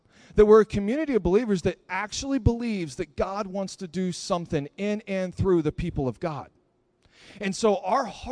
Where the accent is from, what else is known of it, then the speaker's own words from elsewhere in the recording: Texas, United States; I would have gone back down south. Oh, I'm from Texas, in case you didn't know that.